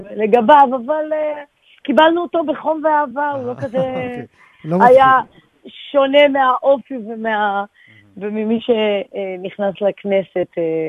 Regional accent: Lod, Central District, Israel; גדלתי בבית מאוד מאוד ליכודי בעיר לוד, אבי גם באותו במרוקו הוא כבר היה פעיל בתנועת ביתר

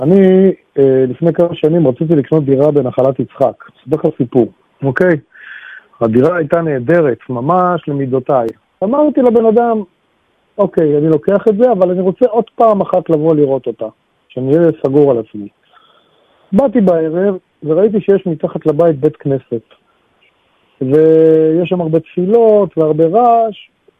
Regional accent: Tel Aviv, Tel Aviv District, Israel; זו אוכלוסייה שאני היום לא גר שם, אבל גדלתי שם

